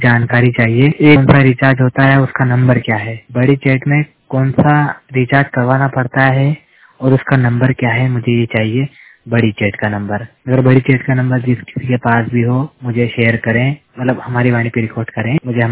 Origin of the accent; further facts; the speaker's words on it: Shujalpur, Madhya Pradesh, India; मैं मध्य प्रदेश के सुजालपुर क्षेत्र का रहने वाला हूँ।